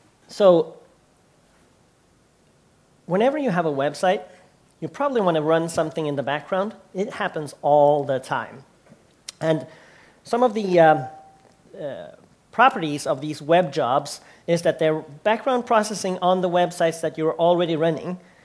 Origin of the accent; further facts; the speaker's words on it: Sweden; English is a second language; because I'm from Sweden, and in Sweden, we're doing cloud